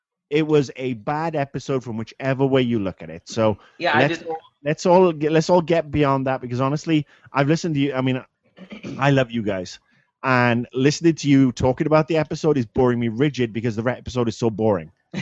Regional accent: Wales, United Kingdom; born there; I was born in Wales, and I lined up for 2 hours with my mother to watch it at the Llanelli Entertainment Center when I was seven.

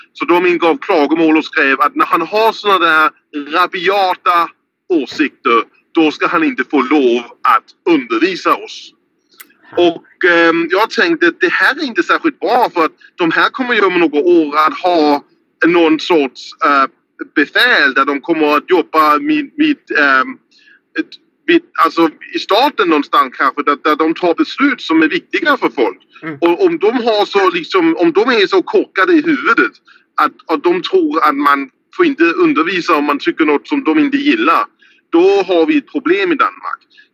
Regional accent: Skåne, Sweden; accent: Scanian; min pappa är alltså från Skåne, från Helsingborg. Och därför har jag ju också skånsk familj. Och därför har jag ju pratat skånska när jag var barn. Så det är därför jag pratar en rimligen skånska.

